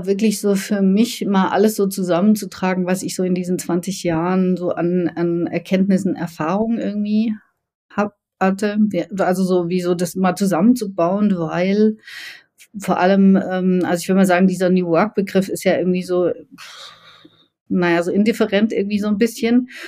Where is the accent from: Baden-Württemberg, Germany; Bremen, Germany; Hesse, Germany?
Baden-Württemberg, Germany; now in Berlin, Germany; Ich komme aus dem Schwarzwald ganz ursprünglich, bin jetzt in Berlin.